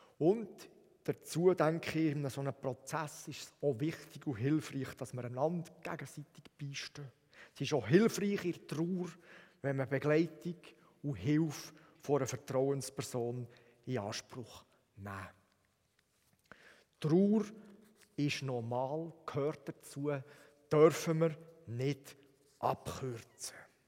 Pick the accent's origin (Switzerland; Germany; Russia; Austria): Switzerland; Bern; Wir als Berner haben im Moment genug Grund, uns zu freuen.